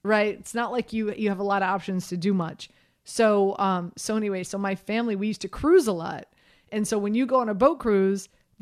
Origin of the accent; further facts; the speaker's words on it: Miami, Florida, United States; So I grew up in Miami, Florida. And when you grow up in Miami, it's typically, you know, when you vacation, you either go on a boat cruise or you go to Orlando, Florida